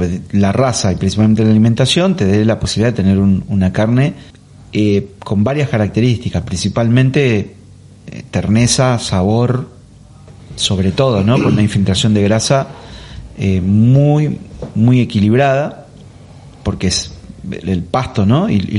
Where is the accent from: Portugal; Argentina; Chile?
Argentina; La Pampa; que en Pampeana lo que hacemos es... como en Argentina se diría el jamón del medio.